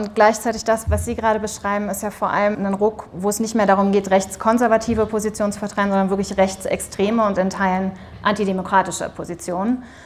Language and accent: German; Berlin, Germany; ich komme aus Berlin, aber in Deutschland